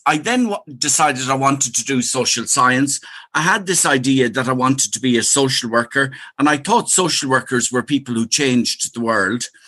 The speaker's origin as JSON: {"language": "English", "town": "Carrick-on-Shannon", "region": "Connacht", "country": "Ireland", "tie": "born or raised there", "said": "I grew up in Carrick and Shannon in County Leitrim."}